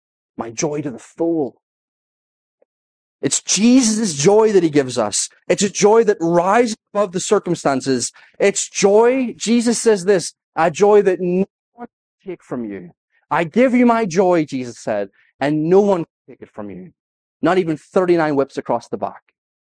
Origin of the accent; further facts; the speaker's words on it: Northern Ireland, United Kingdom; I'm from Northern Ireland.